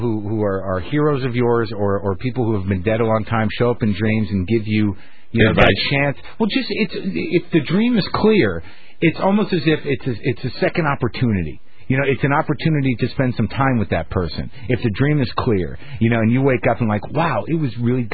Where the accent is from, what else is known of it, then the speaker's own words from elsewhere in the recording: New Mexico, United States; let's talk to Lori, listening in Santa Fe in my home state of New Mexico.